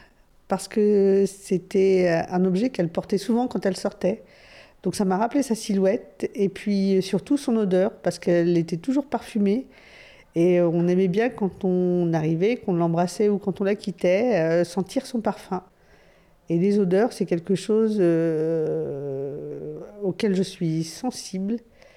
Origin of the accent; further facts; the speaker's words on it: Akbou, Kabylie, Algeria; born there; Je suis née en Kabylie, à Agbou, en Algérie. Ma mère est née au Havre, en Normandie, d'un père tchèque et d'une mère française. Et du coup, moi, j'ai la double nationalité, je suis franco-algérienne.